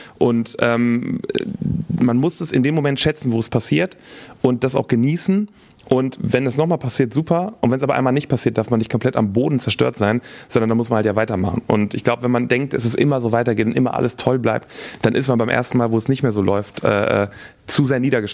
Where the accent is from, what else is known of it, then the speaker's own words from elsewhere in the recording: Velbert, North Rhine-Westphalia, Germany; Ich komme aus Velbert. Velbert ist quasi zwischen dem Ruhrgebiet und dem Rheinland ein bisschen.